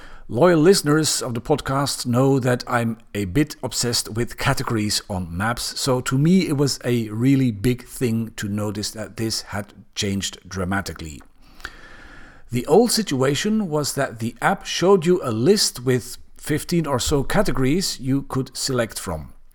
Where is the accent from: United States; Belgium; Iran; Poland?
Belgium; like my home country Belgium.